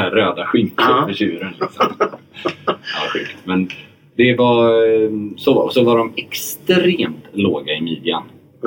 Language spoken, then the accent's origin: Swedish; Gothenburg, Västra Götaland County, Sweden; moved away as an adult; now in Stockholm, Sweden; För när jag växte upp i Göteborg, innan jag flyttade till Stockholm.